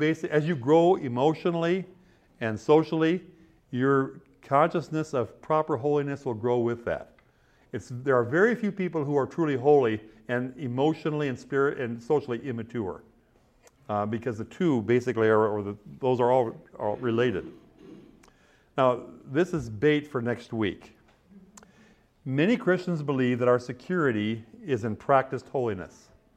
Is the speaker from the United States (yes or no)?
yes; Midwest, United States; I grew up in the Midwest where material things were not a lot of what we had.